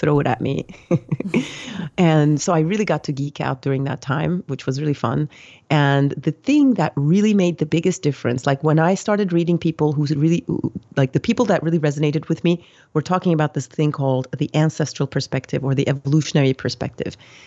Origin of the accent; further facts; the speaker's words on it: Turkey; moved away as an adult; also born or lived in United States; now in France; I am originally from Turkey. That's where I grew up. And then I lived in the US for 15 years. And I originally went there for college, and then I ended up staying there. And I lived on the two coasts, and I've been in France since 2007.